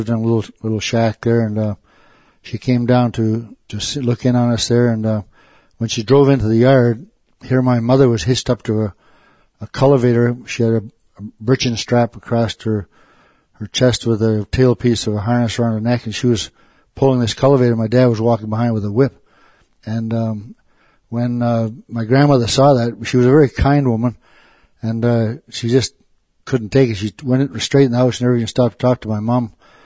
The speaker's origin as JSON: {"language": "English", "region": "Maine", "country": "United States", "said": "I'm from Mohawk Tribe. My dad is from the Mohawk Tribe. And I came from Maine originally. And when I was born, on February 13th, 1939."}